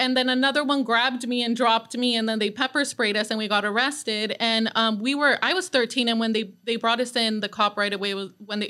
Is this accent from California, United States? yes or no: yes; Thousand Oaks, California, United States; I grew up in Thousand Oaks, so there was white power.